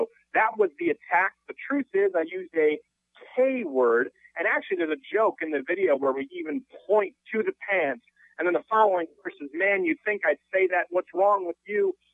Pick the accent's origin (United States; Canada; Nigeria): Canada; Quebec; I come from Quebec, which is a socialist province.